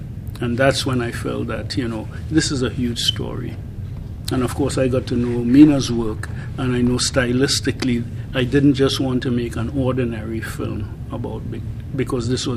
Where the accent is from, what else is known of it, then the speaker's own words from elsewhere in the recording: Trinidad & Tobago; he would always try to get me involved because he knew I was from Trinidad.